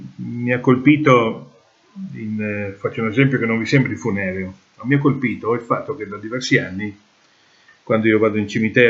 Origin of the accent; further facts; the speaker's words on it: Veneto, Italy; born there; vado nel cimitero del paesino dove sono nato, in provincia di Treviso